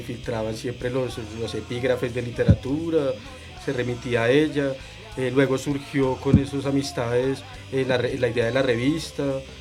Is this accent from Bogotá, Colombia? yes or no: yes; Bogotá, Colombia; Sí, yo soy de Bogotá.